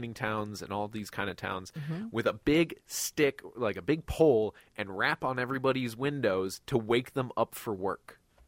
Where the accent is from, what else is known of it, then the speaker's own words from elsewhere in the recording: Ireland; Yeah, that's as you do as an Irish person. That's what you do.